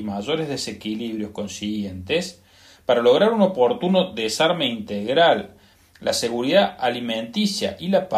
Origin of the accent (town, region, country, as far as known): Argentina